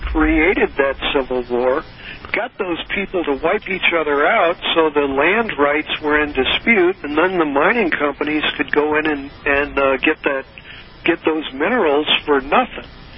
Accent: St. Louis, Missouri, United States; I was brought up in St. Louis, so just across the river, and we were pretty familiar with it.

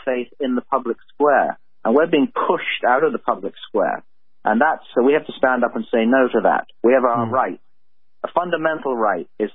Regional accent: England, United Kingdom; as an Englishman, it's always a kind of amusing for me

